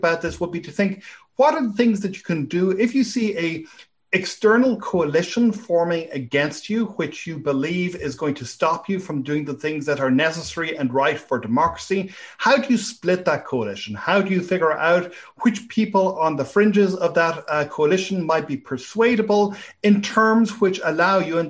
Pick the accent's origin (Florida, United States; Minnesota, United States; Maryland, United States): Maryland, United States; places like my home state of Maryland